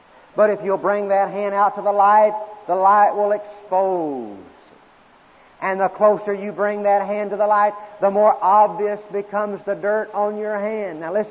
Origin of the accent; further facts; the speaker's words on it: Fort Smith, Arkansas, United States; When I was growing up in Fort Smith, Arkansas, we had a fellow in our town